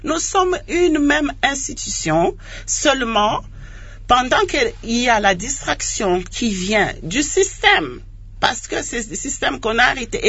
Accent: Mweka, Kasaï, DR Congo; Ça n'existait pas à Mweka, chez moi. Quand moi j'ai quitté Mweka et que je suis revenue

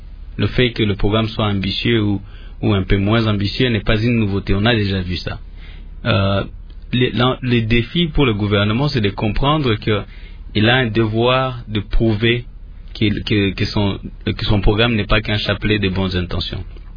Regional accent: Goma, North Kivu, DR Congo; On a des populations de chez moi, à Goma, à Sake, dans le Rutshuru, à Beni et les autres qui vivent, dorment, ne sachant pas s'ils vont se réveiller le lendemain matin.

